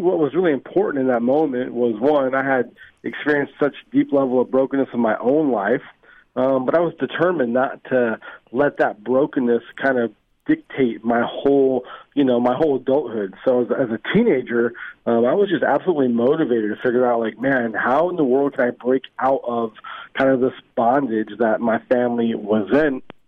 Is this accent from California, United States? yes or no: yes; California, United States; And so growing up in Northern California as a kid, I actually had no connection to church or to any religion.